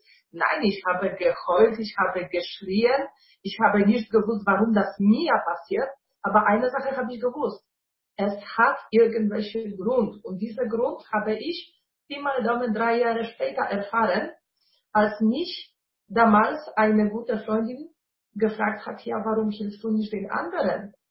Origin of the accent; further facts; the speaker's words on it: Poland; German is a second language; moved away; Ich komme ursprünglich aus Polen, was man natürlich auch hören kann.